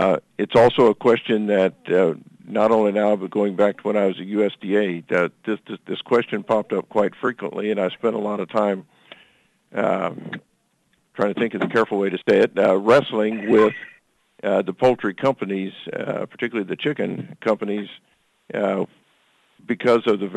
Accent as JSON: {"language": "English", "region": "Kansas", "country": "United States", "tie": "born or raised there", "said": "I grew up in Southwest Kansas, and we deal a lot with, you know, my granddad and dad grew grain sorghum"}